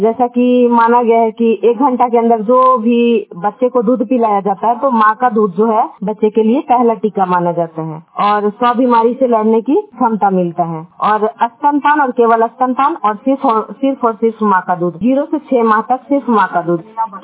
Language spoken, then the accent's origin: Hindi; Bihar, India; और मैं डिस्ट्रिक्ट नवादा से बिलोंग करती हूँ